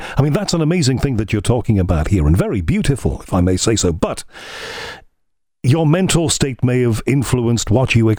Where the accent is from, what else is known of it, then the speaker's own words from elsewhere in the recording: Liverpool, North West England, United Kingdom; born there; I was born in Liverpool. North Wales was quite near.